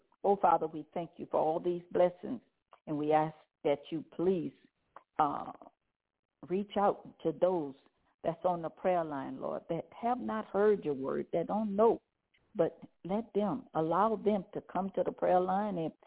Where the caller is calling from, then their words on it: Zachary, Louisiana, United States; Good evening, brothers and sisters. … I'm calling from Zachary, Louisiana.